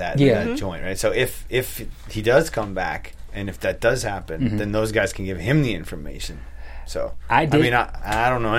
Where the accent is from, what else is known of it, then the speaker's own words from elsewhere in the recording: Islip, New York, United States; And I'm like a couple cities over, towns over from that in Long Island. I'm from Islip.